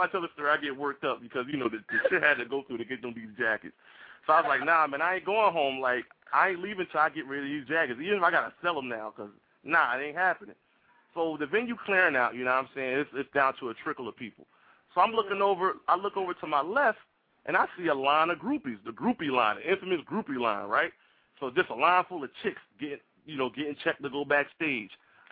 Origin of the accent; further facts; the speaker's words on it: Trenton, New Jersey, United States; I'm from Jersey as well, Trenton, the capital.